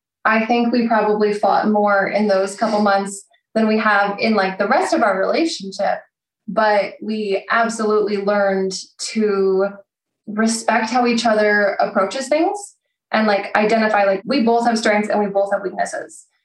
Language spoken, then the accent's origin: English; Canada; So I am from Canada.